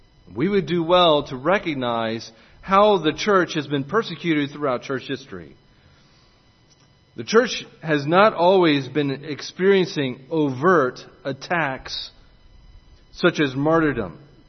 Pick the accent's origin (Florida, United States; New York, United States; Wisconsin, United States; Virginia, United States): Florida, United States; Jacksonville; And I grew up in Jacksonville, Florida down there.